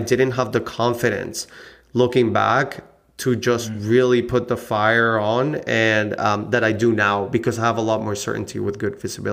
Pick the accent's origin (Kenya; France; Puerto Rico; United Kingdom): Puerto Rico; I was born and raised in Puerto Rico, so I like the tropics.